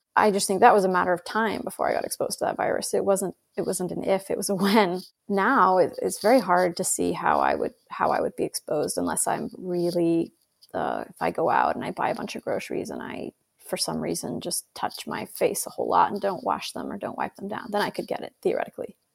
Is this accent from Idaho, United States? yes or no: yes; Idaho, United States; if you think about somewhere like where I grew up in Idaho.